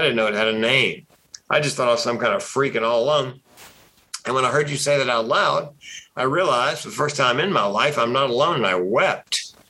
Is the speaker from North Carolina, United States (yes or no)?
yes; Raleigh, North Carolina, United States; Raleigh, North Carolina.